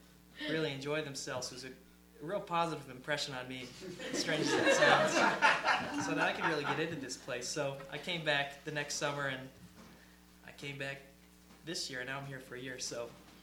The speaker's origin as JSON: {"language": "English", "town": "Springfield", "region": "Missouri", "country": "United States", "lives_now": "Holden, United States", "said": "also from Springfield, Missouri."}